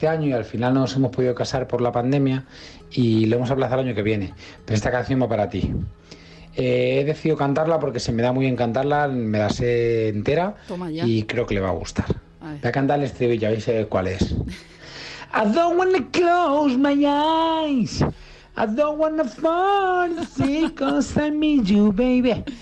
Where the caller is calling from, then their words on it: Arroyomolinos, Community of Madrid, Spain; de Arriomolinos